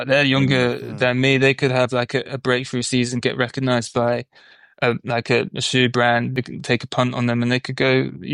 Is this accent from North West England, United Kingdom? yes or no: yes; Salford, North West England, United Kingdom; I'm from Salford, so you may not know the name